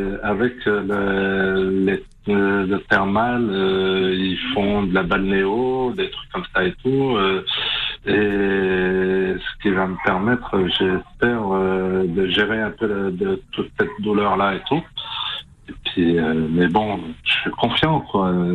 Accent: Skikda, Skikda Province, Algeria; Moi, je suis de l'Est de l'Algérie.

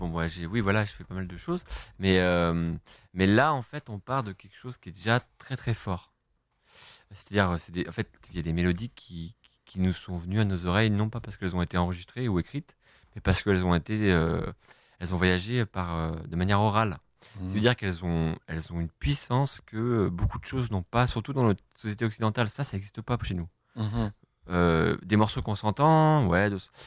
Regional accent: France; En tant que Français, attaquer la musique orientale, c'est quand même, si on a un petit peu la tête sur les épaules, c'est quand même un nouveau monde énorme, quoi.

